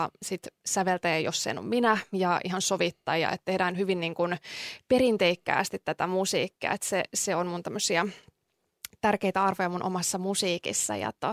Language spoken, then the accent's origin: Finnish; Tampere, Pirkanmaa, Finland; Tosiaan mä oon ihan tamperelainen, Tampereelta syntyisin ja tänne nyt on muutaman mutkan kautta takaisin päätynyt